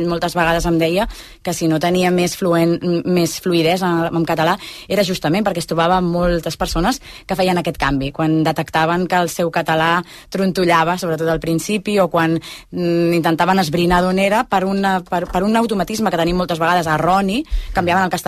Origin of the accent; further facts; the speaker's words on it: Catalonia, Spain; Jo, la veritat és que jo la meva llengua és el català. És veritat que a casa és molt bilingüe